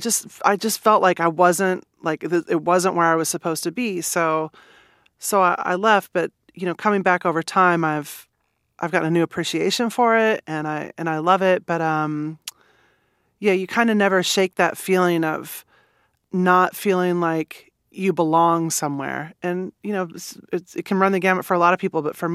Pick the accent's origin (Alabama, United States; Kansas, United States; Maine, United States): Kansas, United States; Manhattan; born or raised there